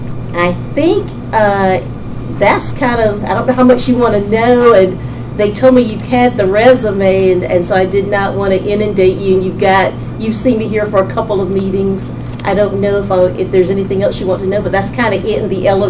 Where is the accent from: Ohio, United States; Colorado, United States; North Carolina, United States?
North Carolina, United States; accent: southern; also born or lived in Texas / Georgia / Philadelphia / Germany; now in Delaware, United States; I'm originally from North Carolina, hence the southern accent, by way of Texas, Georgia, Philadelphia, and Germany. And now, obviously, I'm in Delaware and have been in Delaware for about 15 years.